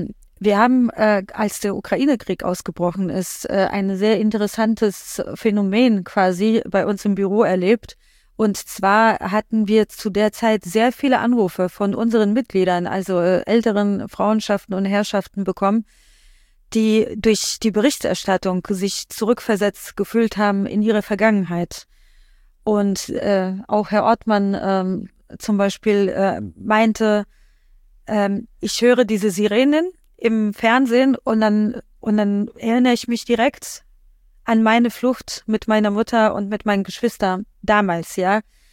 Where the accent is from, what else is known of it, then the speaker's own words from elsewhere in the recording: Poland; born there; Und ich komme ja gebürtig aus Polen